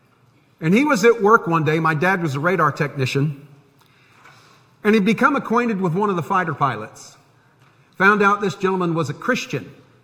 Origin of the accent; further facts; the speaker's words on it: Tampa, Florida, United States; he was stationed at MacDill Air Force Base in Tampa, which is why I grew up in Tampa.